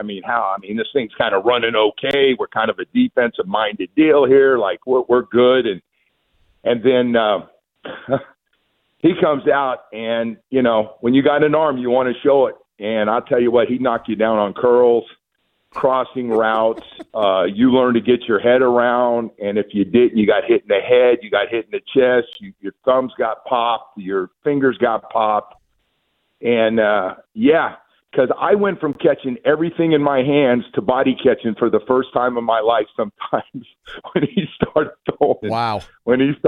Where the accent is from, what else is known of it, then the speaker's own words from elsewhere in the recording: West Coast, United States; I was like, all right, I'm from the West Coast